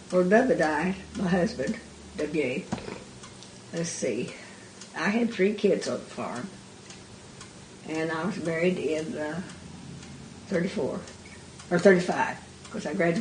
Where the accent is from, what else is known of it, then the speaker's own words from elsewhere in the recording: Oklahoma, United States; born there; I was born in Dewey County.